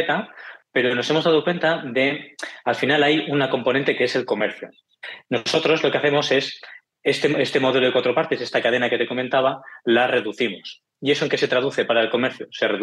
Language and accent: Spanish; Barcelona, Catalonia, Spain; yo soy de Barcelona, ya verás por el acento, pero soy ingeniero en telecomunicaciones por la Universidad de aquí de Barcelona, la Politécnica de Cataluña